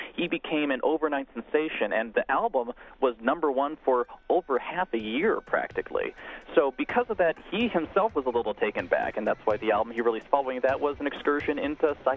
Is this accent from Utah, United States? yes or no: yes; Salt Lake City, Utah, United States; Well, I grew up in Salt Lake City, Utah, and though I had a wonderful parents